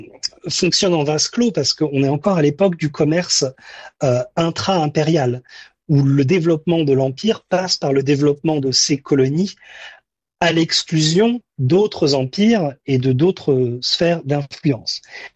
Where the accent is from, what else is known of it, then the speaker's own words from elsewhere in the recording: France; surtout en tant que Français, on pense voilà, un pays est autonome et souverain.